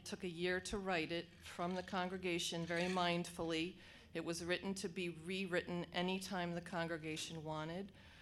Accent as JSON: {"language": "English", "town": "Woodbury", "region": "New York", "country": "United States", "said": "I'm from Woodbury in the Mattituck Unitarian Universalist Society."}